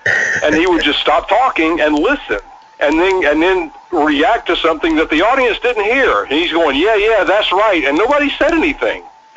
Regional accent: Georgia, United States; growing up in South Georgia, I remember Dusty as a heel with Dick Murdoch working the Florida territory.

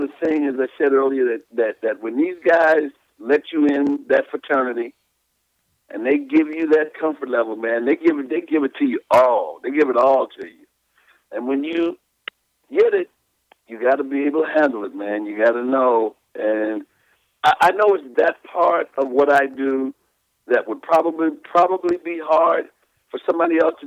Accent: Philadelphia, Pennsylvania, United States; but I'm from Philly

